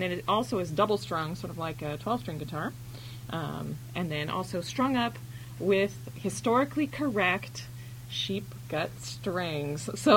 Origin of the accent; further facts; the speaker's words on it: California, United States; also born or lived in Minnesota; I was actually born in Minnesota, but then grew up mainly in California and played folk guitar for quite a while.